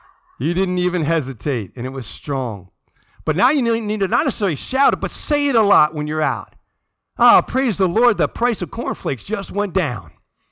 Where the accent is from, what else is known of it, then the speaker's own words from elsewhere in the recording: Green Brook, New Jersey, United States; He lives in Greenbrook, my hometown, and I had to go pick up something from his house